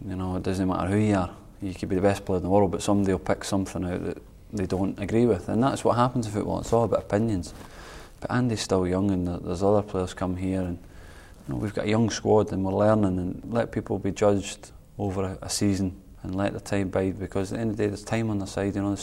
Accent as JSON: {"language": "English", "region": "Scotland", "country": "United Kingdom", "said": "for us, for being Scottish, it's, you know, at the end of the day, he's our record cap holder, and he's massive."}